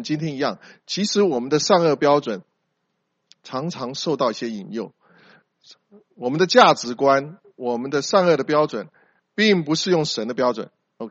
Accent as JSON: {"language": "Chinese", "country": "Taiwan", "said": "我也许是我们从台湾来的背景，我只记得小时候就是二十四孝，其他的都是西方的童话故事"}